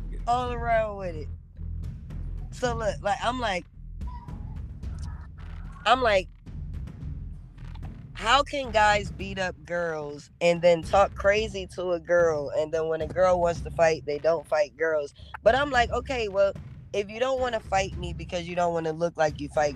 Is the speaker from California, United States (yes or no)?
no; Rochester, New York, United States; But I'm still from Rochester.